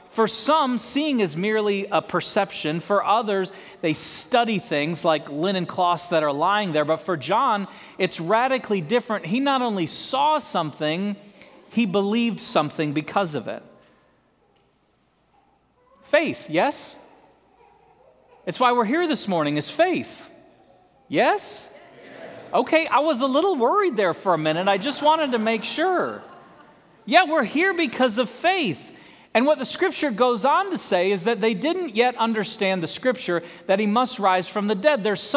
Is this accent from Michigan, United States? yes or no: yes; Michigan, United States; I grew up in Michigan, so the snow does not bother me at all.